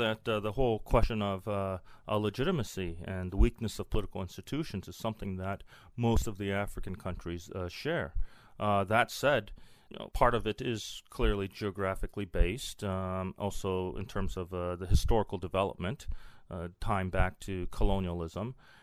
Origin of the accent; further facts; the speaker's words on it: Japan; first language Japanese; English is a second language; moved away as an adult; now in United States; Well, I grew up in Japan, and my first language was Japanese. My father's American, and my mother's Japanese. And when I came to the United States to go to college